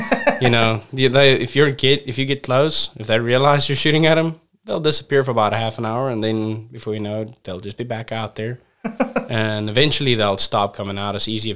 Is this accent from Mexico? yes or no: no; South Africa; But yeah, I grew up outdoors. I'm originally from South Africa, like, you know.